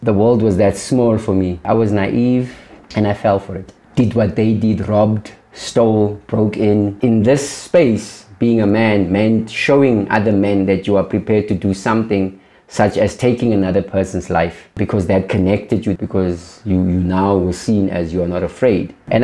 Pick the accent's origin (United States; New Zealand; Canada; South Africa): South Africa; Cape Town, Western Cape; now in Johannesburg, South Africa; I was born and bred in Cape Town, little community called Valhalla Park.